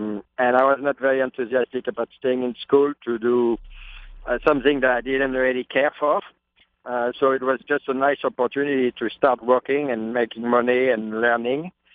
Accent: Normandy, France; it's a nice part of France. It's Normandy is a little bit what, I mean, to France, what Kentucky is to America. You know, that's where you have the best breeding, the best farms. So, I mean, I grew up in a nice setting.

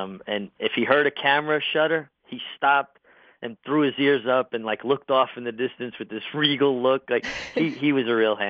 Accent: New York, United States; And then growing up in New York, I was always a New York Yankee fan

